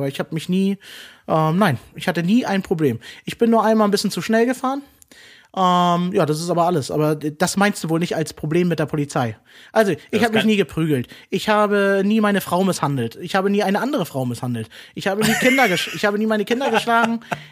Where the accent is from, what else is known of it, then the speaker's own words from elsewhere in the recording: Germany; selbst ich als Deutscher würde es feiern, wenn Erdogan auf meine Hochzeit kommt